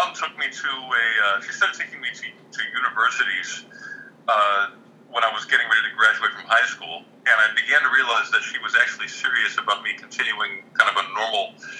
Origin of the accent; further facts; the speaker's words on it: Greensburg, Pennsylvania, United States; It was kind of a rural area where I grew up. I was outside of Greensburg.